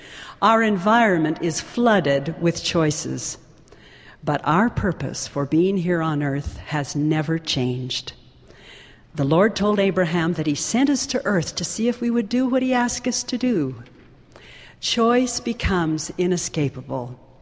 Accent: Alberta, Canada; Life was simpler years ago in my hometown on the Canadian prairie.

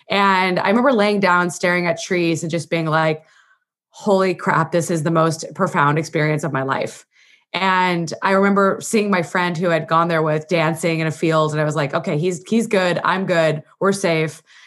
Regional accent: Illinois, United States; So I grew up in Illinois. I went to medical school in Illinois. I went to college in Illinois.

